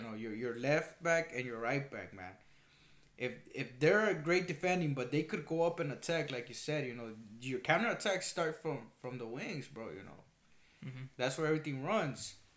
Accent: Guatemala; You know, I'm from Guatemala, you know.

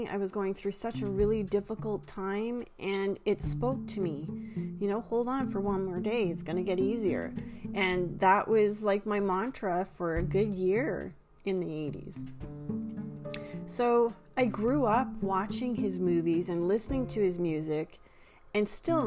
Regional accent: Ontario, Canada; Growing up in Southern Ontario, during the summer months, you can find long-standing tradition

